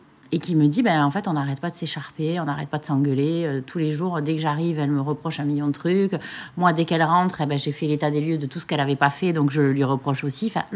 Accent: Toulouse, Occitanie, France; Moi, je suis toulousaine, mais d'origine, donc j'ai toujours vécu ici. J'habite dans le centre-ville

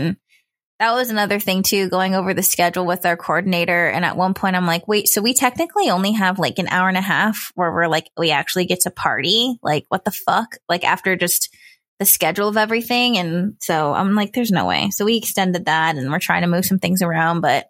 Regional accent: Stockton, California, United States; So as far as like growing up in Stockton, we were originally supposed to go to the same high school.

